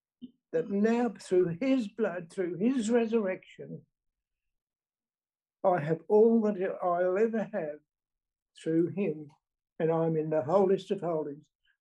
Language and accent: English; Bunbury, Western Australia, Australia; from Bunbury, WA